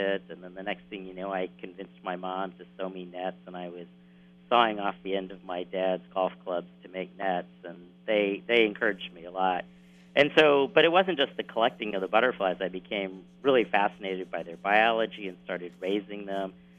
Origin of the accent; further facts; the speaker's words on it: El Paso, Texas, United States; Yeah, actually, so I grew up in West Texas in a town called El Paso, and I was a pretty nerdy kid